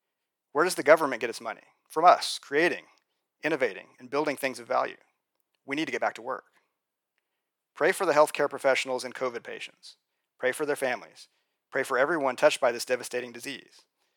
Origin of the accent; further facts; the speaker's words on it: Oklahoma, United States; That's the second half of a 1-2 punch combo that will devastate my home state of Oklahoma.